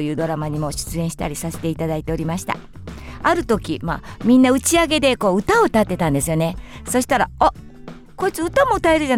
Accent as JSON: {"language": "Japanese", "town": "Tatsuno", "region": "Kansai", "country": "Japan", "said": "そしてまた実家の辰野の方に帰りまして、そこからはまあ地元の関西で芸能活動をやってました。"}